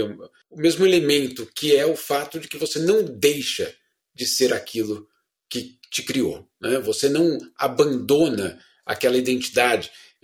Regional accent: Brazil; eu sou brasileiro, né?

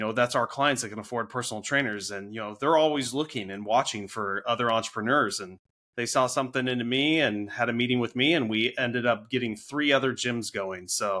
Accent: California, United States; also born or lived in Orange County / San Diego; and raised here in Central California, later moved down to Orange County in San Diego. But, you know, I grew up in Central California.

